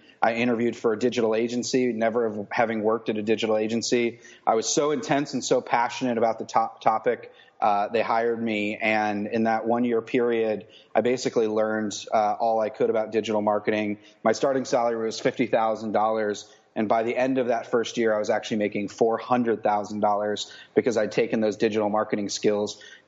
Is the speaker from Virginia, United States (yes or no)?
yes; Falls Church, Virginia, United States; So I grew up in the Washington, D.C. suburbs in this little two-square-mile city right outside the city called Falls Church, Virginia. And it's a quaint place.